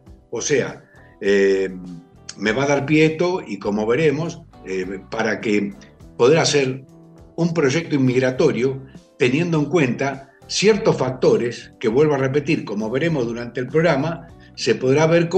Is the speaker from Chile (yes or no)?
no; Argentina; moved away; como argentino, aunque esté lejos, lo siento en el alma, como cualquier argentino que está ahí o que está afuera